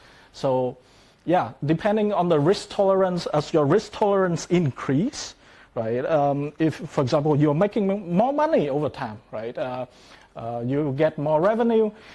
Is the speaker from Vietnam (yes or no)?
yes; Vietnam; now in Netherlands; that's fine. I'm from Vietnam originally. I'm currently based in the Netherlands. I have been living there for the last 5 years.